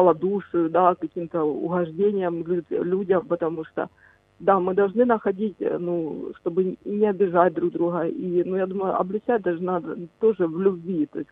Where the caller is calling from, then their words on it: Dnipro, Dnipropetrovsk Oblast, Ukraine; я із Дніпра.